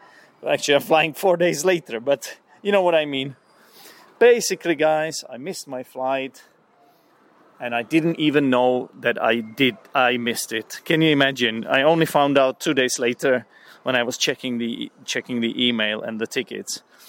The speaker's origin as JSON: {"language": "English", "country": "Czechia", "second_language": "English", "said": "I am from the Czech Republic. It's not the poorest country in the world, but it's also not the richest country in Europe."}